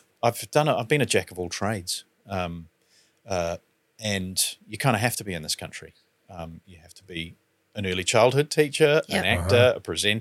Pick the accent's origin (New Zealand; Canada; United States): New Zealand; Palmerston North, Manawatū-Whanganui; I grew up in Palmerston North.